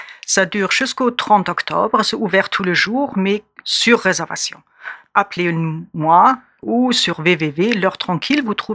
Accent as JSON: {"language": "French", "country": "Germany", "also_born_or_lived": "West Germany", "moved": "yes", "lives_now": "France", "said": "Alors, je viens de l'Allemagne de l'Est, mais je vis depuis 38 ans en France. Et j'ai débarqué en 1977 en Allemagne de l'Ouest et après, en 1984, je me suis installée en France"}